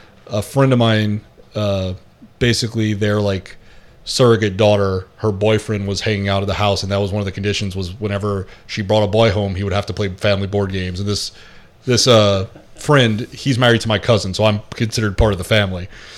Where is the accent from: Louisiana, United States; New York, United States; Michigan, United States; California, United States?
Louisiana, United States; I'm a Cajun, so my sense of accents are all off.